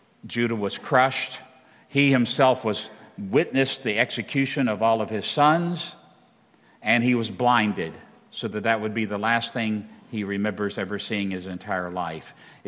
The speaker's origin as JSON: {"language": "English", "country": "United States", "said": "I'm an American."}